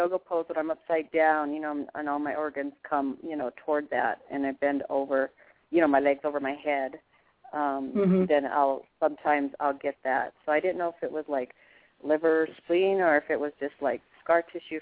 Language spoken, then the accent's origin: English; Colorado, United States; I'm from Colorado.